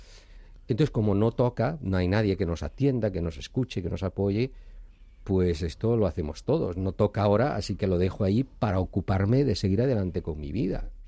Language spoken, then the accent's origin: Spanish; Galicia, Spain; te diré soy psicólogo, te diré soy gallego